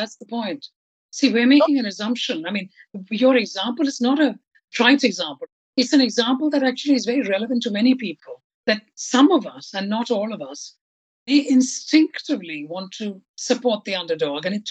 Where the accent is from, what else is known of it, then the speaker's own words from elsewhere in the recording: India; you and I grew up in India.